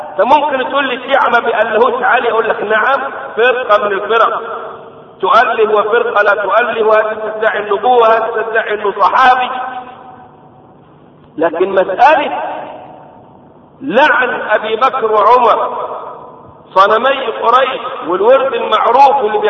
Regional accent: Giza, Giza Governorate, Egypt; وكان خطيبا لمسجد كبير مشهور عندنا في الجيزة هنا

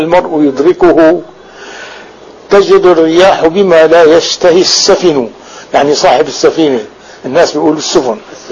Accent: Damascus, Damascus Governorate, Syria; also born or lived in Egypt; أسافر إلى أقاصي العراق، تعلمت السباحة في ديالى وأنا دمشقي، وتعلمت اللهجة المصرية وأنا دمشقي في مصر

